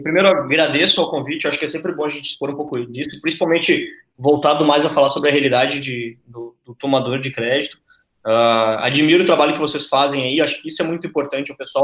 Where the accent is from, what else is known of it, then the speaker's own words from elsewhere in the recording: Santa Maria, Rio Grande do Sul, Brazil; also born or lived in São Paulo; Eu saí de São Paulo e vim para minha cidade, eu sou do interior do Rio Grande do Sul, de Santa Maria.